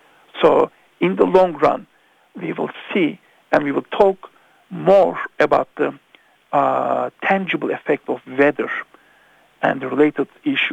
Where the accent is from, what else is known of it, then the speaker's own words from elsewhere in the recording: Turkey; I'm from Turkey, and there's an Istanbul Bosphorus